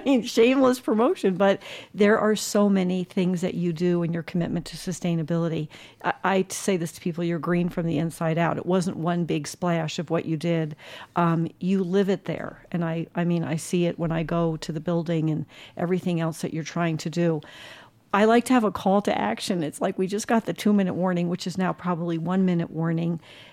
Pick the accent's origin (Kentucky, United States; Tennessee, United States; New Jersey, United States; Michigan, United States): New Jersey, United States; I'm from New Jersey. If you're from New Jersey, you don't understand the vast distances that you can drive around in Arizona.